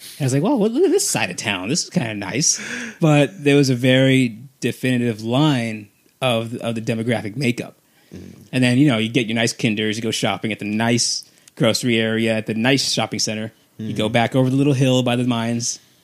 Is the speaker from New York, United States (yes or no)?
no; Los Angeles, California, United States; now in Antioch, United States; So my experience with Antioch, because I'm not from the Bay Area. Mm-hmm. I grew up in Los Angeles, and I came out to the Bay Area because I was following a girl.